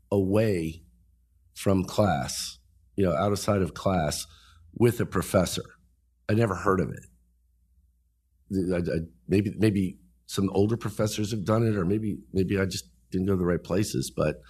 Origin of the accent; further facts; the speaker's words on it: Las Vegas, Nevada, United States; I'm from Las Vegas.